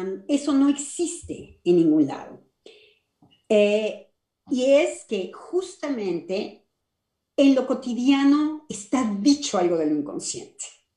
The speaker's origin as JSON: {"language": "Spanish", "country": "Mexico", "said": "voy a ser como mexicana"}